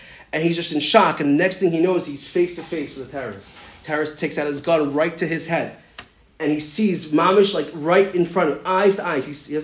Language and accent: English; United States; born there; I was born in America, but if had they not come down, I would have been in Ashkelon.